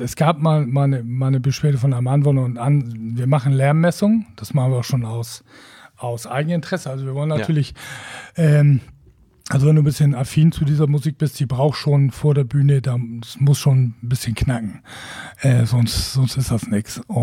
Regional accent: Wacken, Schleswig-Holstein, Germany; Also wir sind Norddeutsche, wir sind Schleswig-Holsteiner, wir sind, ich bin Wackener, Holger ist Bestdorfer, von ganzem Herzen, aber wir sind eben auch in der Welt zu Hause.

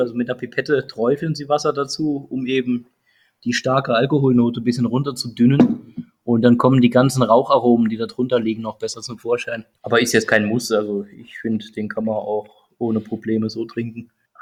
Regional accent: Saarland, Germany; Wir sind ja alle Saarländer

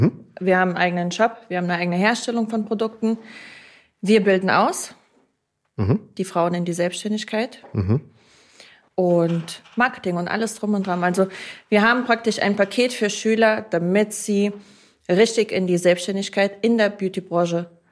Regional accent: Mannheim, Baden-Württemberg, Germany; also born or lived in Russia; Wir kommen ursprünglich aus Russland.

